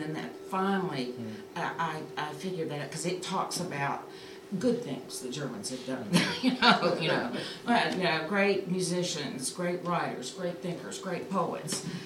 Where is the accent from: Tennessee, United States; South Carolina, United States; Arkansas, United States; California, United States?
South Carolina, United States; I mean, I'm from South Carolina, and as everybody knows, it is our role in the world to do something that will make everybody else laugh at us.